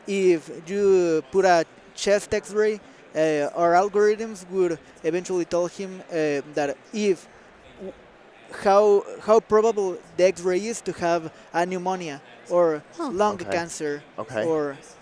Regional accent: Mexico; English is a second language; I am CEO of Boson Innovations. I come from Mexico.

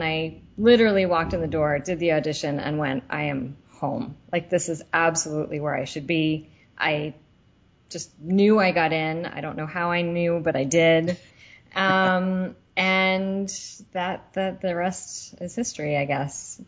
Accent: New Jersey, United States; No, I grew up in New Jersey.

